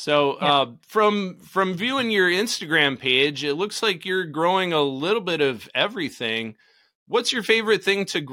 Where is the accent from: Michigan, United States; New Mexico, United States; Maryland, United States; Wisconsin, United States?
Wisconsin, United States; also born or lived in Southern California; I grew up in Wisconsin, lived in Southern California for 15 years, and moved to your neck of the woods about 3 years ago.